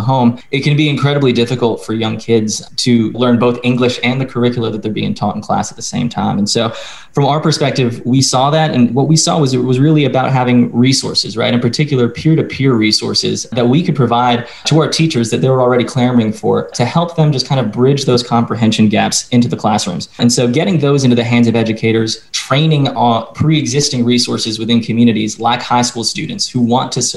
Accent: Georgia, United States; I grew up in Gwinnett County, Georgia, which is an incredibly diverse community, you know, over a million plus people, kind of in the heart of Metro Atlanta.

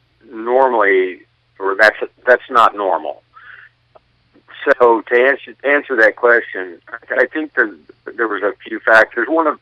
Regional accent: Oklahoma, United States; also born or lived in Texas; I grew up in Oklahoma and Texas. I grew up around these characters.

